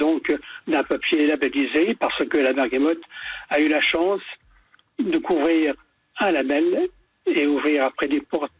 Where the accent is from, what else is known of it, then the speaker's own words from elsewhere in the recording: Grand Est, France; Et chez nous, en Lorraine, on n'avait que le sapin qui pouvait remplacer